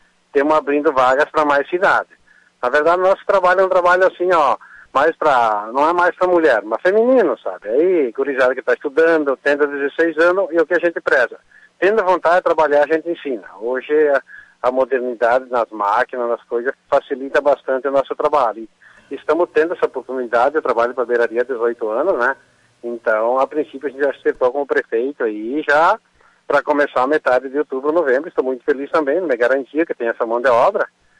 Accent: Ciríaco, Rio Grande do Sul, Brazil; Na verdade, eu sou de Siríaco Natural

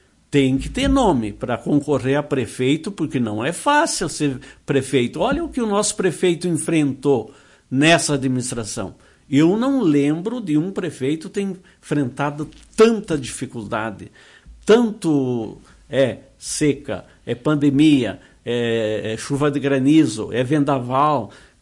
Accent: Barracão, Rio Grande do Sul, Brazil; born there; eu moro aqui, eu nasci em Barracão, mas pertencia para Lagoa Vermelha.

